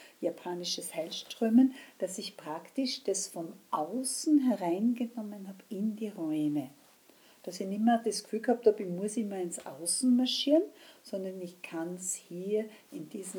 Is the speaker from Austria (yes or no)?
yes; Upper Austria, Austria; bin ja auch aus Oberösterreich